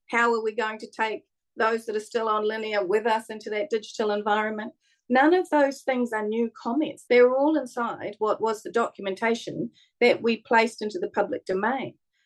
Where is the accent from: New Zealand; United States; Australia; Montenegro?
New Zealand; Can I just talk as a New Zealander as opposed to a previous politician or whatever?